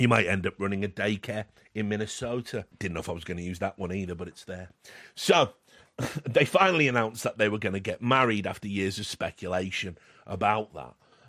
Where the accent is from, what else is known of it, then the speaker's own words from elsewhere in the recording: United Kingdom; speaking as a British guy that's followed it since the late 80s